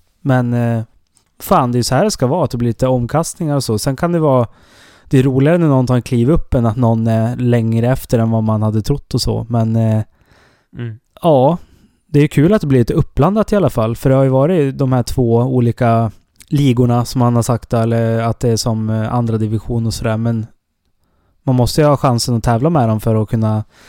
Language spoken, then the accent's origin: Swedish; Evertsberg, Dalarna County, Sweden; Evertsbergsrännet hemma min hemby Evertsberg, halvvägs på Vasan, körde sig helgen